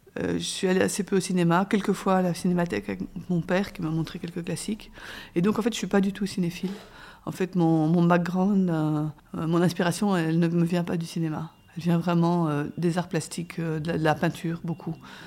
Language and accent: French; Leuven, Flemish Brabant, Belgium; born there; also born or lived in Congo; Je suis née en Belgique, à Leuven. Je suis l'aînée d'une famille de 6 enfants, avec des parents qui étaient tous les deux professeurs d'université.